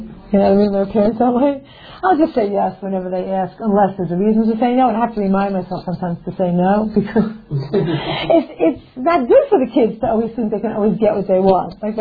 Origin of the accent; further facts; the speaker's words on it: United States; to us, growing up in America, that was weird, you know what I mean?